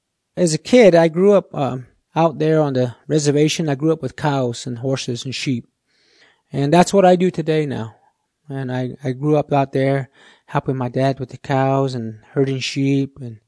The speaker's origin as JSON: {"language": "English", "town": "Tuba City", "region": "Arizona", "country": "United States", "tie": "born or raised there", "also_born_or_lived": "Winslow, Arizona", "said": "I was born in June 8, 1949 in Winslow, Arizona. I came here to Tuba City in 1950. I lived here until 1960, and then I left. And then I came back in 1980 here to Tuba City."}